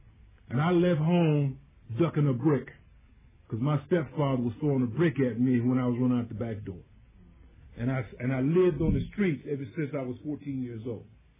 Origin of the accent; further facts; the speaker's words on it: Philadelphia, Pennsylvania, United States; now in Pittsburgh, United States; I'm a transplant from Philadelphia, so I had not been long in Pittsburgh.